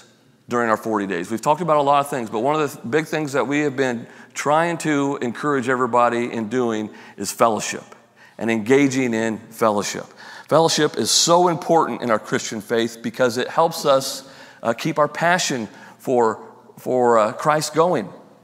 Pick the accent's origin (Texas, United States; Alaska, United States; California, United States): Texas, United States; Galveston; growing up in Galveston, we had this local pay pit.